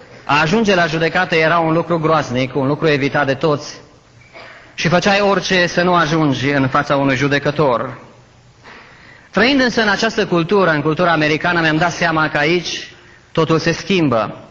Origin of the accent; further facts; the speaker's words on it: Romania; Cei care am crescut în România, care am crescut măcar 20 de ani în România, cei care ați crescut la fel ca și mine